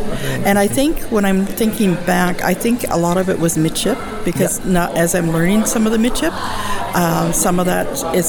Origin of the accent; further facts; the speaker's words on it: New Westminster, British Columbia, Canada; born there; I was born in New Westminster.